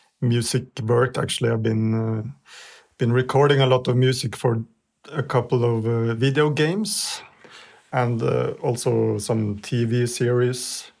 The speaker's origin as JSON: {"language": "English", "country": "Norway", "second_language": "English", "said": "I come from Norway, and I play the Hardanger fiddle and also the octave fiddle in this trio."}